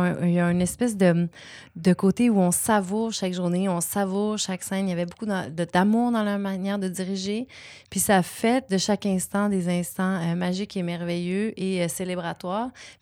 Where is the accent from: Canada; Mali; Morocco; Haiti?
Canada; Quebec; Moi, j'ai un chum anglophone. Je suis la French girl de quelqu'un. Ma vie est bilingue. J'ai grandi dans le West Island. Le franglais, ça fait partie de ma vie.